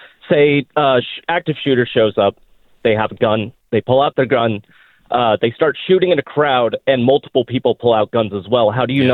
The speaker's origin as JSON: {"language": "English", "town": "The Colony", "region": "Texas", "country": "United States", "tie": "born or raised there", "lives_now": "Dallas, United States", "said": "I grew up in the Colony, actually."}